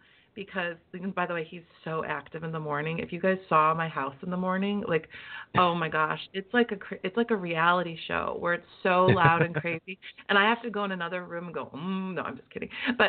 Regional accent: Midwest, United States; I'm going to be honest with you, I'm from the Midwest, but where I live, people kind of make it all look perfect on the outside.

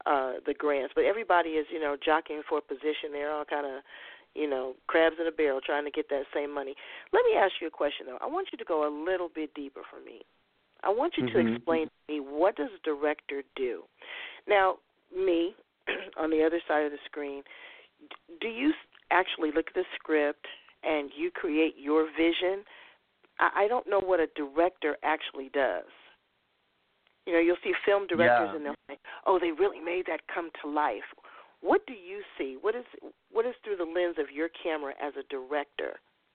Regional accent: Los Angeles, California, United States; I am from Los Angeles. And, you know, the Lakers, uh-huh.

